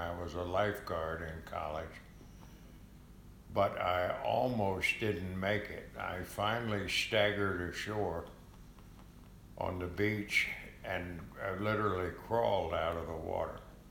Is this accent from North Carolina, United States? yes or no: no; Arlington, Virginia, United States; And I grew up in Arlington, Virginia, and spent the first five grades, one through four, in Arlington